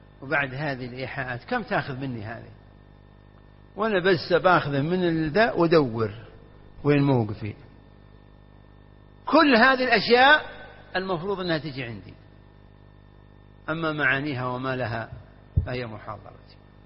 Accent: Najd, Saudi Arabia; وهي للأسف موجودة عندنا في نجد لكن ما أدري عنها في بعض المدن

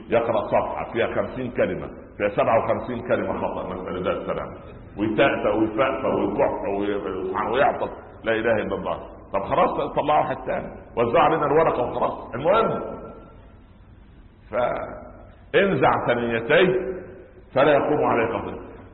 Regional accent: Egypt; يعني ها عندنا في مصر الحمد لله كان اسمه شيخ او عالم او استاذ، هنا عندنا ربنا يبارك في اولادنا في الخليج مطور

